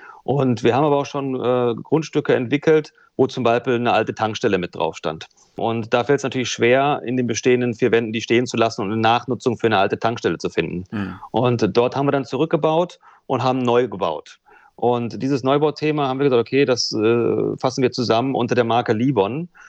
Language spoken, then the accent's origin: German; Dortmund, North Rhine-Westphalia, Germany; born there; Also ich bin gebürtiger Dortmunder und unser Büro ist in Essen.